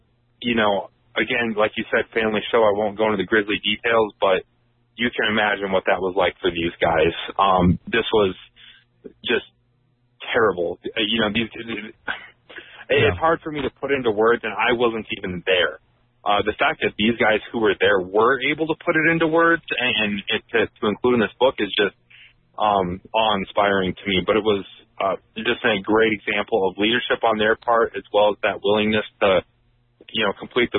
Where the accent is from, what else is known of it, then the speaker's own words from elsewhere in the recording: South Dakota, United States; Growing up in South Dakota, I was not exposed